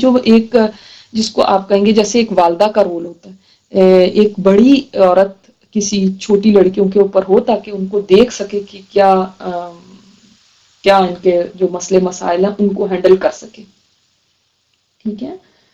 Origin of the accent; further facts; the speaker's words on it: Punjab, India; लेकिन हमारे यहाँ पंजाब में ये कल्चर है कि वहां पे गोद में लाके बिठा दिया जाता है देवर को